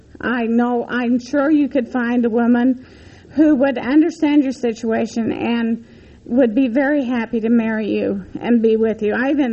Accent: Logan, Utah, United States; We grew up in Logan. It was a wonderful town to grow up in upper middle class families.

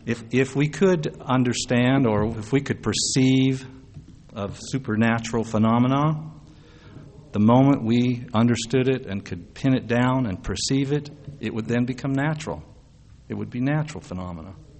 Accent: Utah, United States; I was born and raised in Utah.

